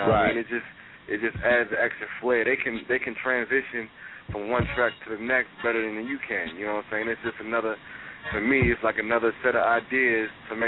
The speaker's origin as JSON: {"language": "English", "region": "Virginia", "country": "United States", "also_born_or_lived": "Atlanta", "lives_now": "New Jersey, United States", "said": "I just moved to New Jersey from Atlanta, but you know I'm from Virginia."}